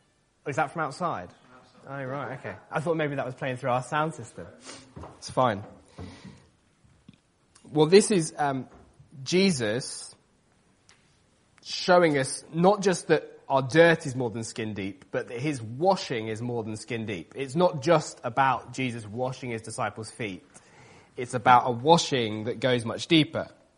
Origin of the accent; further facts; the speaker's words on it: Salisbury, South West England, United Kingdom; I grew up in Salisbury. No one had ever heard of Salisbury till like 3 weeks ago.